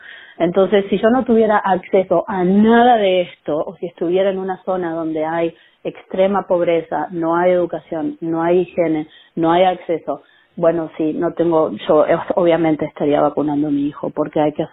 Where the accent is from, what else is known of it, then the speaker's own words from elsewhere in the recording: Argentina; now in Australia; Si estuviera en mi país de origen, que es Argentina